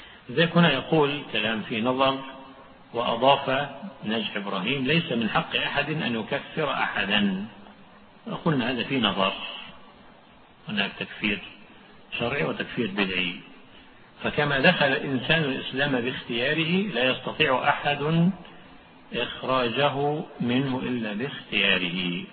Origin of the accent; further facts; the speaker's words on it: Egypt; ومن الأصول التكفير في الجمهورية عندنا في مصر